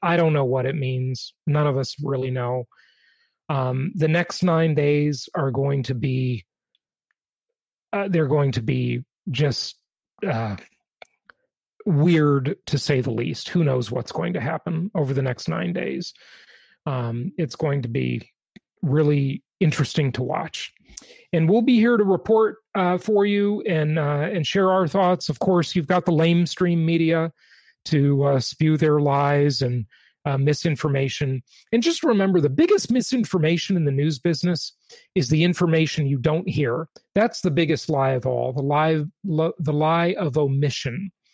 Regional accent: Los Angeles, California, United States; I lived in Orange County at the time. I grew up in Los Angeles, so I knew all those areas where this was happening.

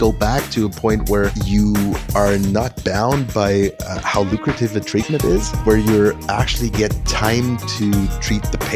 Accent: Berlin, Germany; born and raised in Berlin, Germany.

